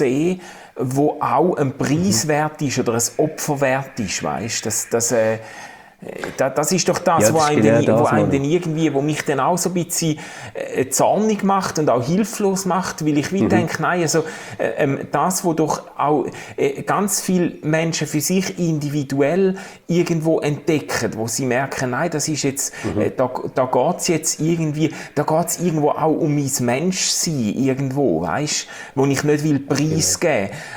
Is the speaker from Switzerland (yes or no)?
yes; Switzerland